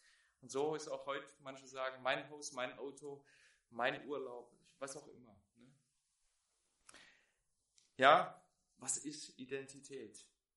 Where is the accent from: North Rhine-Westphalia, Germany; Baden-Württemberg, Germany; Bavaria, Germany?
Baden-Württemberg, Germany; ich bin Schwabe. Wenn ihr es noch nicht gehört habt, irgendwann kommt der Moment, da denkt ihr, es klingt ein bisschen seltsam, der Gebrauch Worte, wie man sie eigentlich nicht benutzt, dann liegt das daran. Es gehört zu mir, zu meiner Identität.